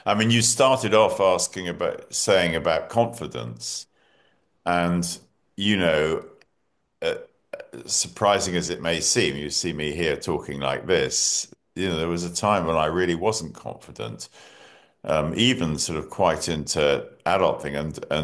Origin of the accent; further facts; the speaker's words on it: Singapore; Now, I was brought up in Singapore, which is, we used to call it the Far East, you know, Southeast Asia.